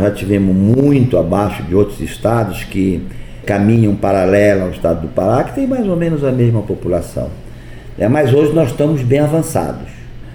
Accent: Salvaterra, Pará, Brazil; born there; nasci em Salvaterra

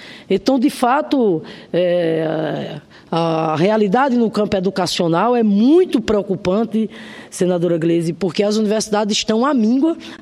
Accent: Rio Grande do Norte, Brazil; lá do meu estado, Rio Grande do Norte

